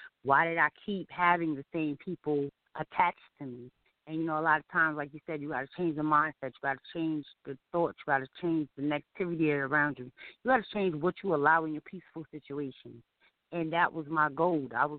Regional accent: Cross, South Carolina, United States; now in New York, United States; Well, as she says, I live in upstate New York. I am originally from Cross, South Carolina.

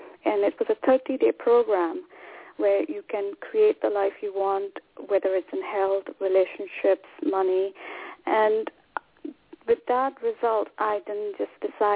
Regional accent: India; moved away as an adult; now in Scotland; I live in Scotland, but I come from India, and I've been here since 2003, and kind of made this my home now, for now at least.

